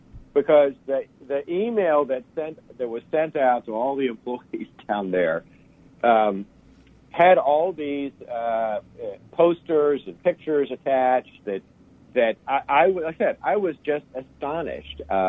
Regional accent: Huntsville, Alabama, United States; I'm from Huntsville, Alabama. And right next to Huntsville is a place called Redstone Arsenal.

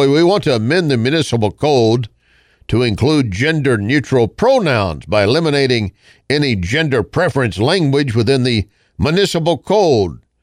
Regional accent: Austin, Texas, United States; It exists even in my home state of Texas and the city of my birth, Austin, turning so blue I wouldn't recognize it.

